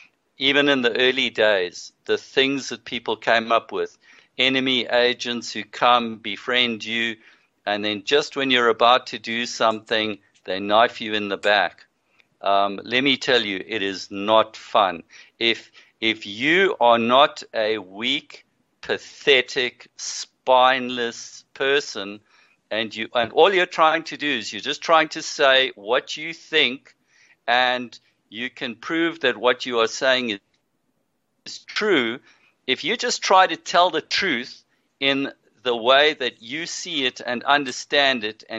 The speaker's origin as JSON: {"language": "English", "country": "Zimbabwe", "moved": "yes", "lives_now": "South Africa", "said": "I come originally from Rhodesia, moved to South Africa 41 years ago. My parents are originally from South Africa."}